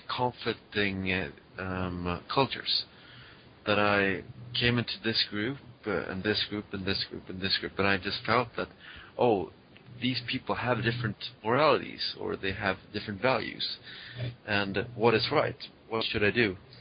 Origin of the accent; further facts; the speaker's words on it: Sweden; English is a second language; when I grew up here in Sweden, from my religious background, one of my key conflicts was that of conflicting cultures.